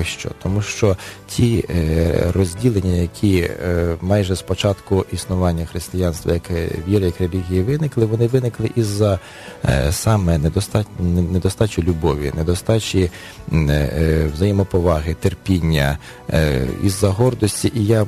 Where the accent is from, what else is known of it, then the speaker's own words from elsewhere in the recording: Western Ukraine, Ukraine; я є сам родом з Західної України, і в нас завжди вірили в Бога.